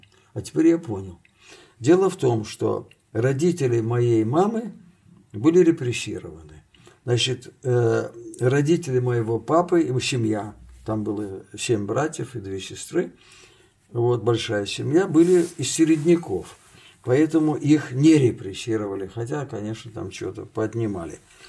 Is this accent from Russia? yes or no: no; Belarus; born there; Мои родители были крестьяне по происхождению. В 1932 году, когда я родился в Белоруссии, это родина моих родителей, был голод.